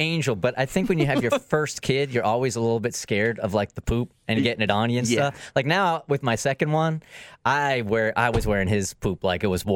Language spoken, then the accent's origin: English; Washington, District of Columbia, United States; moved away; And it was on me. I came down from Washington, D.C.